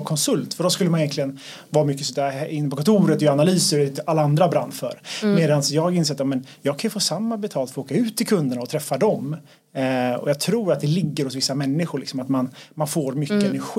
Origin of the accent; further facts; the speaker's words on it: Gothenburg, Västra Götaland County, Sweden; now in Stockholm, Sweden; Ja, men jag brukar säga att jag är en göteborgare. Nu firar jag 10 år i Stockholm den här månaden, så jag vet inte riktigt om jag kallar mig göteborgare längre, men jag är i alla fall född där.